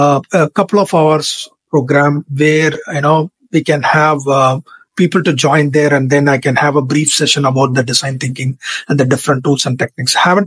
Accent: Chennai, Tamil Nadu, India; when we decided to go back to India, that's mm-hmm. my hometown is Chennai.

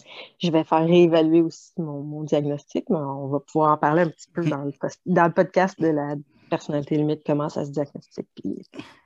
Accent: Montreal, Quebec, Canada; now in Shawinigan, Canada; quand je suis arrivée à Shawinigan, parce que je suis native de Montréal, c'est là qu'on s'est connus.

